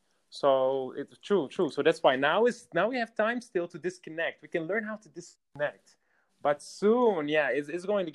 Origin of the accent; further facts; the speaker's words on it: Amsterdam, North Holland, Netherlands; moved away as an adult; now in Dublin, Ireland; Yeah, I'm from Amsterdam, but now I'm in Dublin.